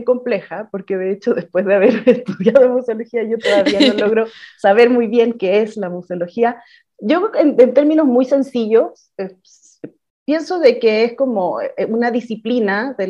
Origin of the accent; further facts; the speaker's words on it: Chile; now in Mexico; Soy chilena, pero estoy viviendo en México.